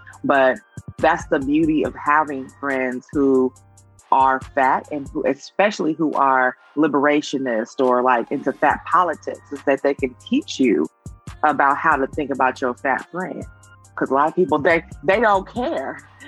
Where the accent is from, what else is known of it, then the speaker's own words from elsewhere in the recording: Vallejo, California, United States; I grew up in pretty much in Vallejo, California.